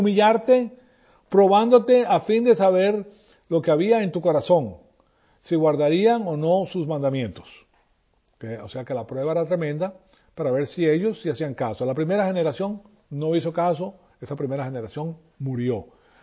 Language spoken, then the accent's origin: Spanish; Venezuela; moved away; Me fui de Venezuela y dije, aquí no voy a hacer yo nada